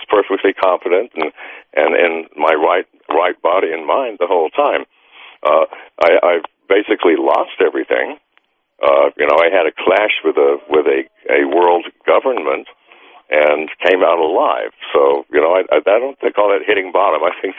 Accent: Ireland; You know, I'm Irish and come from a family of drinkers

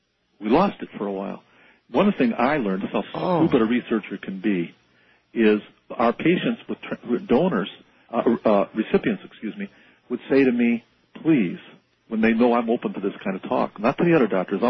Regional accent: Hawaii, United States; And I know speaking now as a Hawaiian

